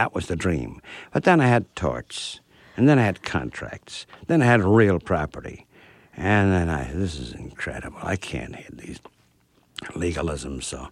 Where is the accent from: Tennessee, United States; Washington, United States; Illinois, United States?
Illinois, United States; Chicago; You see, the Chicago newspaper guys liked me. I'm from Chicago. I'm one of theirs.